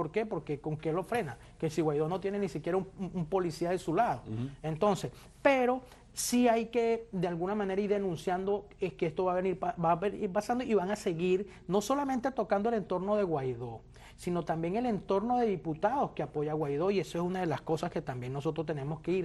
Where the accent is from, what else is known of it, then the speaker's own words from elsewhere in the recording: Venezuela; yo le dije, mire, yo soy venezolano